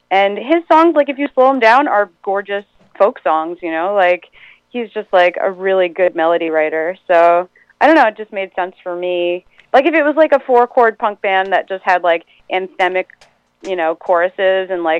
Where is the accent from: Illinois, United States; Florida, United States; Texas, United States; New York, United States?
New York, United States; Rockville Centre; Yeah, well, he's from Baldwin and I'm from Rockville Center. So those towns are like right next to each other.